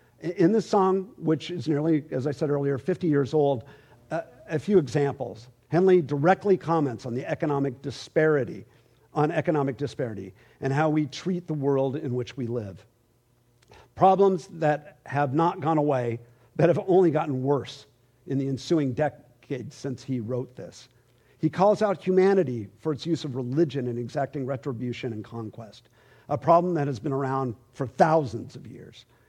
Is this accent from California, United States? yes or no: yes; California, United States; I'll be honest, I'm from California